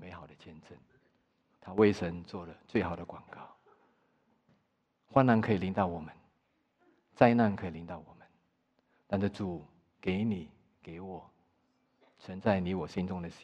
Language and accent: Chinese; China; 我们中国人都喜欢金，特别是足金 99.9